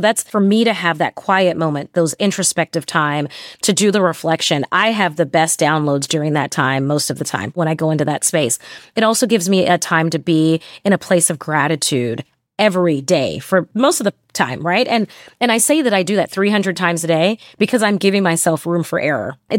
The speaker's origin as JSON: {"language": "English", "region": "Texas", "country": "United States", "said": "Because I've created this like non-regional dialect that people don't, they're like, we don't know. We have no idea where you're from. And if I say Texas, and the next question is like, no, that doesn't make sense."}